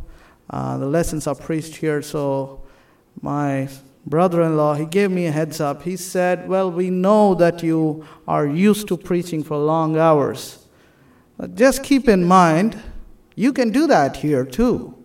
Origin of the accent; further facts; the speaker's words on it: India; As you know, I'm from India